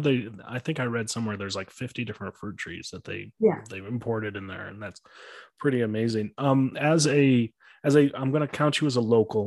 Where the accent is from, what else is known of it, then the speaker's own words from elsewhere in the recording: Colorado, United States; And I'm from Colorado. I'm from altitude.